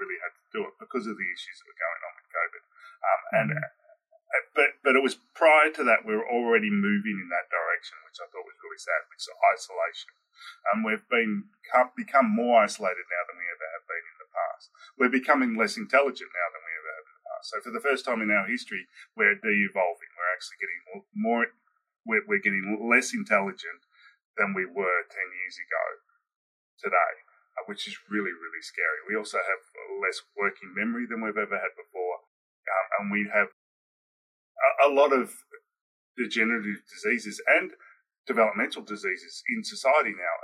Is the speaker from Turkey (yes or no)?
no; Australia; I am Australian.